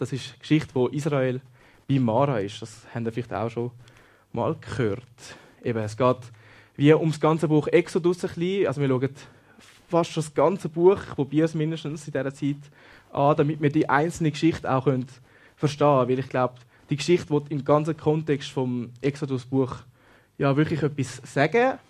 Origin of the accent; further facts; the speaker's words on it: Grüt, Zurich, Switzerland; now in Germany; Ich komme ursprünglich aus dem Grütte, das ist ja gerade bei Wetzikon in der Nähe. Mein Grossi ist aus Bossiken, das ist gerade da hinten bei Hiwil. Und mein Grosspapa ist aus Wetzikon. Und aktuell wohne ich aber in Deutschland